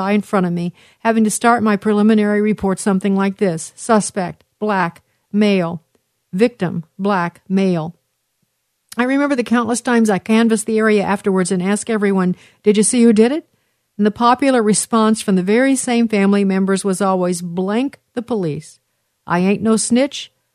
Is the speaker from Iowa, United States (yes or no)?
no; Brooklyn, New York, United States; Here I am, a young African-American born and raised in Brooklyn, New York, wanting to be a cop.